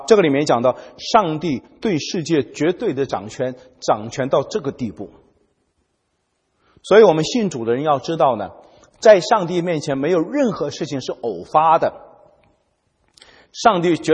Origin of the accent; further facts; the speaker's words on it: China; 也包括我们中国人也在这里面也是有份的啊